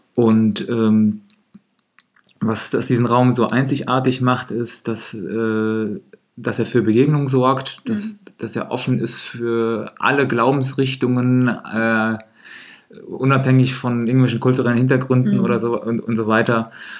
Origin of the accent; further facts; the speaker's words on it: North Rhine-Westphalia, Germany; Ja, also ich würde sagen, ich bin Siegerländer.